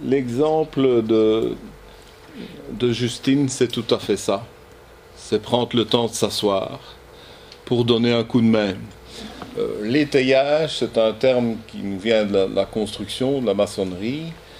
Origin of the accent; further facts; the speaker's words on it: Belgium; Chez nous en Belgique, on a le journal des enfants